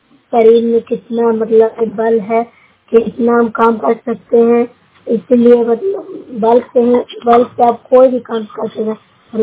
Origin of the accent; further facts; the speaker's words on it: Bihar, India; मैं नूरसा प्रखंड से हूँ, जिला नालंदा से हूँ।